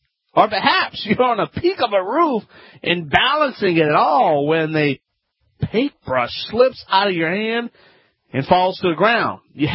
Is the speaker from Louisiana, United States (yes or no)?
yes; Louisiana, United States; I'm the Cajun man from the Bayou Line, a licensed, tested contractor.